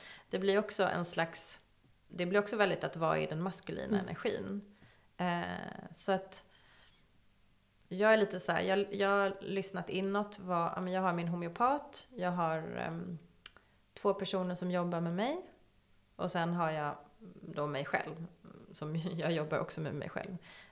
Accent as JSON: {"language": "Swedish", "country": "Sweden", "tie": "born there", "said": "Jag föddes i Sverige. Min mamma var gravid."}